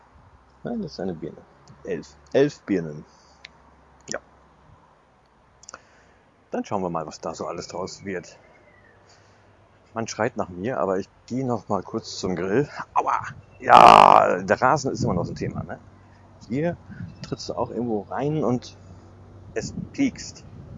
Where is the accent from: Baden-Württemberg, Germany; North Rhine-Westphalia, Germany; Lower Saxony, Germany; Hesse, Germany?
Lower Saxony, Germany; der mir aus meiner Heimatstadt bekannt ist. Die kommen auch aus Osnabrück oder aus Bissendorf.